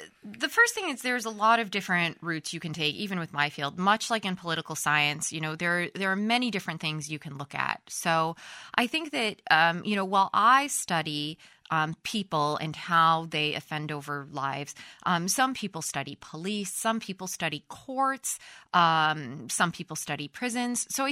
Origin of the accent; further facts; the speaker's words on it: United States; That I am – in Europe, I am an American.